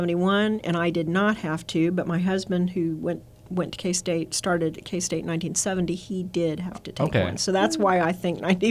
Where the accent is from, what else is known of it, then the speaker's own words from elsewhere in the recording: Wichita, Kansas, United States; I grew up in Wichita, and in Wichita it's Dragging Douglas